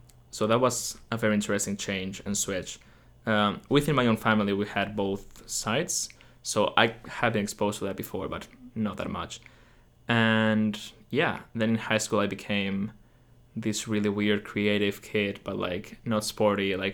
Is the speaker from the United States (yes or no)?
no; Madrid, Community of Madrid, Spain; So, I grew up in Madrid, in Spain. It's a very hard place to describe in many ways.